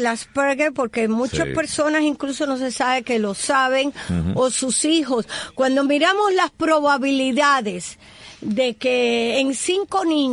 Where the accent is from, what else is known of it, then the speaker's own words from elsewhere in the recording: Cuba; Entonces, lo que le llamábamos en Cuba azul